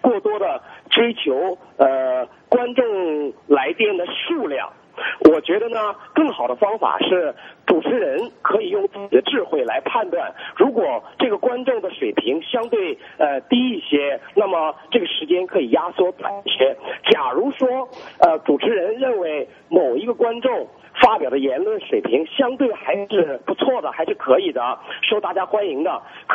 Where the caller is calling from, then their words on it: Tianjin, China; 喂，你好，我是来自天津的